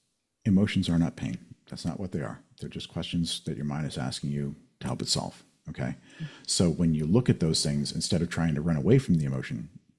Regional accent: Kansas, United States; I grew up autistic in Kansas.

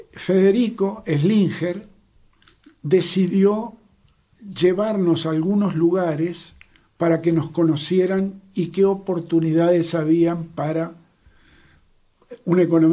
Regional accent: Montevideo, Uruguay; yo soy de Malvin, yo soy del Rioja

